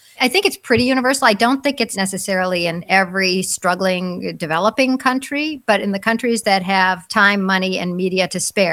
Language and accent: English; United States; I'm an American, I only speak English.